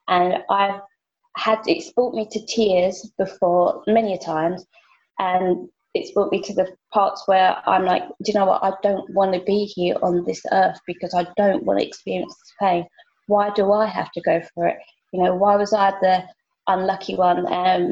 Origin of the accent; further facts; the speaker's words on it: United Kingdom; live in the UK, as you can tell by my accent.